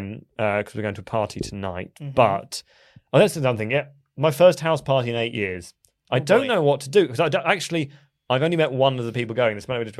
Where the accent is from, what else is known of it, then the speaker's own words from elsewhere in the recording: United Kingdom; No, but I'm British.